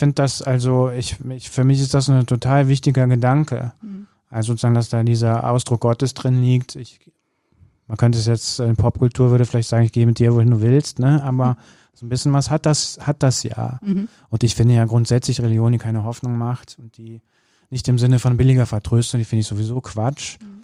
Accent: Rhineland, Germany; als Rheinländer

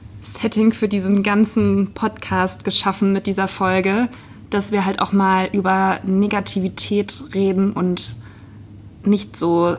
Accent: Bad Mergentheim, Baden-Württemberg, Germany; das gab es ja bei uns in Bad Mergentheim nicht

